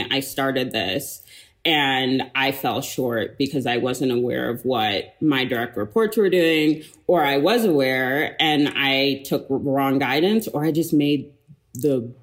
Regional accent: Anchorage, Alaska, United States; I grew up in Anchorage, Alaska, as a child

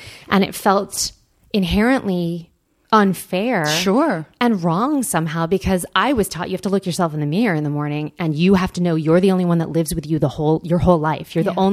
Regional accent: Bible Belt, United States; Growing up in the Bible Belt, that was not very fun

